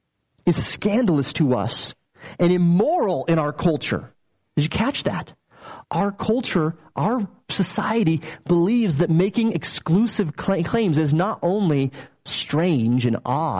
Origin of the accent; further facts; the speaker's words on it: United States; But as an American, I sure wouldn't like it if I didn't have all those options.